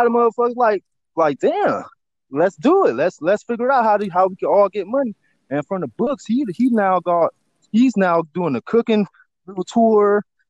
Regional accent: Long Beach, California, United States; I'm from North Long Beach, California, to be exact. West Coast, LA County.

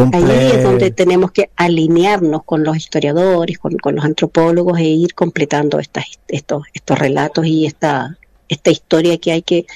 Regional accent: Chile; Pero me siento como muchos chilenos muy dolido de que se haya rechazado este primer ejercicio.

